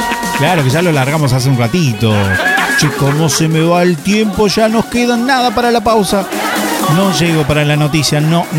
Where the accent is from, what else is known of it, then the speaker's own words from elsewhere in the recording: Argentina; Yo soy de Argentina, ya está.